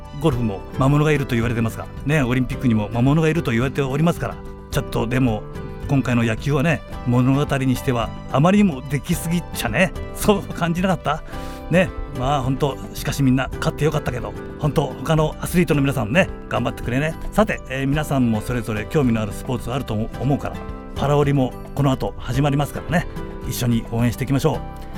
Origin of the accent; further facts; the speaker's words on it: Yamaguchi, Japan; 私のふるさと山口を歌った曲で